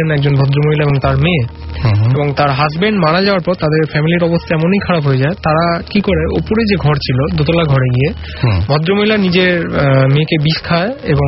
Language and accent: Bangla; Behala, West Bengal, India; আমার বাড়ি হচ্ছিল বেহালায়